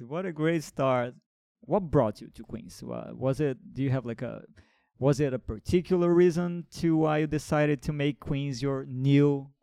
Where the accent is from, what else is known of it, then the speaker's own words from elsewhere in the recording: Brazil; a Brazilian friend from my home country, Brazil.